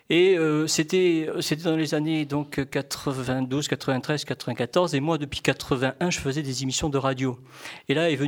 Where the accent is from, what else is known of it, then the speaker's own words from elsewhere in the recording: Bordeaux, Nouvelle-Aquitaine, France; moi, je suis bordelais, je suis né à Bordeaux, mais je ne suis pas du tout tombé dans la barrique quand j'étais petit, parce qu'il n'y avait pas de vigne chez nous du tout.